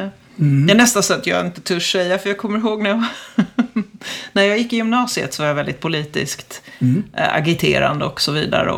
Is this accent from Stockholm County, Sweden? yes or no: yes; Danderyd, Stockholm County, Sweden; är man född och uppvuxen i Danderyd så är det inte helt svårt på 70-talet